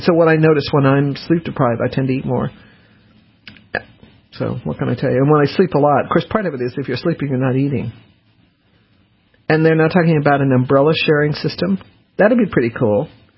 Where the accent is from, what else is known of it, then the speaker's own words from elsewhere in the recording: Denver, Colorado, United States; I grew up in Denver and you didn't have umbrellas.